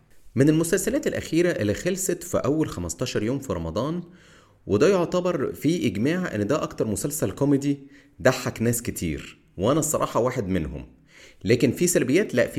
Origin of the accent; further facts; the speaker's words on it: Egypt; يعني انا راجل من مصر